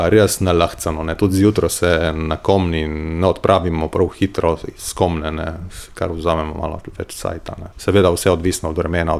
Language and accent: Slovenian; Ročinj, Gorizia, Slovenia; born there; od tle, z Ročinja, ne, od moje rojstne vasi do vrha